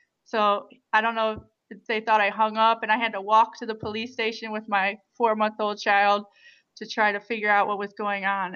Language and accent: English; United States; I'm not Mexican. I'm American. I want to be here in America.